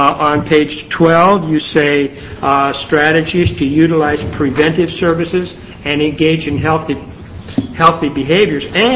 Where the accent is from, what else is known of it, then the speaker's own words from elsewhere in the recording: Fall Creek, Oregon, United States; For the record … I'm from Fall Creek.